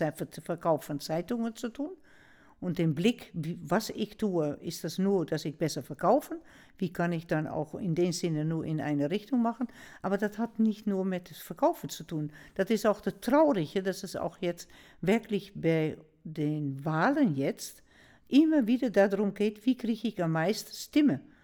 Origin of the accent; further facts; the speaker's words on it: Netherlands; da war ich so entsetzt als Niederländerin